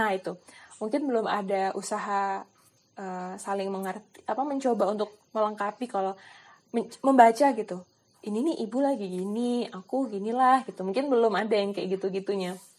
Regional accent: Yogyakarta, Special Region of Yogyakarta, Indonesia; karena kami orang Jawa, orang Jogja, tapi ibu orang Sunda

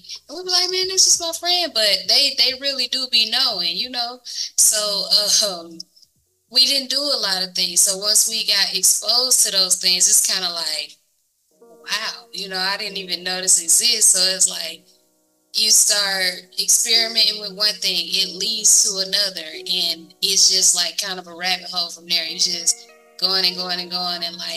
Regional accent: Atlanta, Georgia, United States; So, I mean, as far as growing up in Atlanta, I love it.

